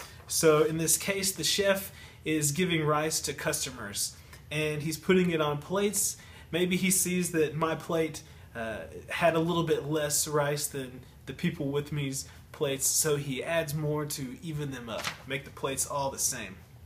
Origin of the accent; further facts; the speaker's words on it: Louisiana, United States; I'm from Louisiana, which is in the southern part of the United States.